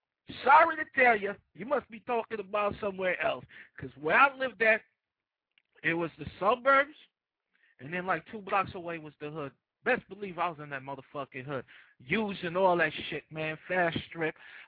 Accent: Jamaica; also born or lived in Brooklyn; now in United States; I came from Jamaica in like 82. I lived in Brooklyn, Flatbush, Vanderveer motherfucking projects.

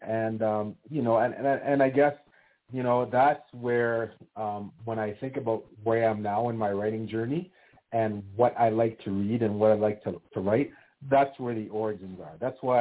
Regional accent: Canada; Nope, born and raised in Canada.

